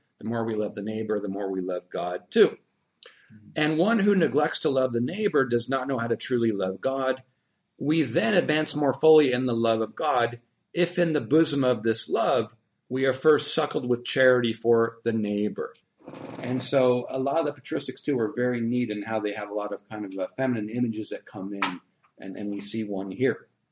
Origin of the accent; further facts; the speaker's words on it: California, United States; And I'm from California with wine, so you know that also may have jumped out at me.